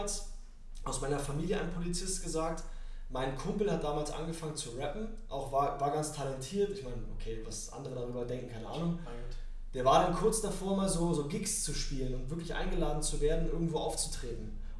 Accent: Berlin, Germany; Aber Tempelhofer Junge, das ist halt von mir, ich komme aus Tempelhof.

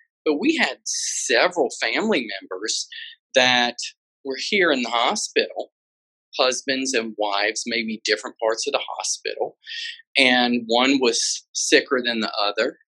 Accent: Pensacola, Florida, United States; also born or lived in Iberia, Louisiana / Texas; now in New Orleans, United States; I was born in Yiberia, Louisiana, and basically grew up in Pensacola, Florida, and basically kind of found myself up through Texas

